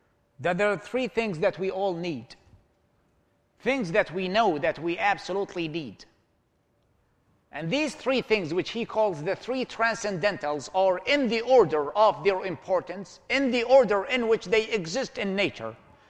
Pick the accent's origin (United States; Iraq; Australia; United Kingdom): Iraq; Baghdad, Baghdad Governorate; my hometown of Baghdad. … I was born and raised in Baghdad in 1979.